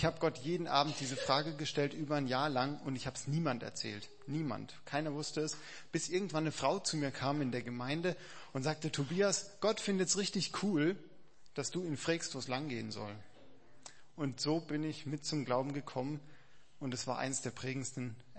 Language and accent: German; Karlsruhe, Baden-Württemberg, Germany; Genau, in Karlsruhe bin ich aufgewachsen, in der Mennonitengemeinde dort, auf dem Thomashof.